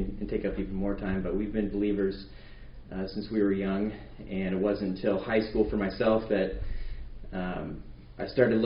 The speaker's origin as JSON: {"language": "English", "town": "Burley", "region": "Idaho", "country": "United States", "tie": "born or raised there", "said": "my wife and I, we grew up in Burley from a young age."}